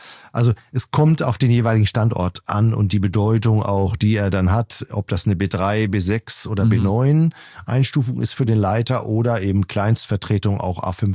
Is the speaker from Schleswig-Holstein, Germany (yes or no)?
no; Hamburg, Germany; moved away as an adult; Also ich habe das große Glück, in meine Heimatstadt Hamburg zurückkehren zu können, nach, glaube ich, über 30 Jahren mittlerweile, dass ich da weg bin nach dem Studium.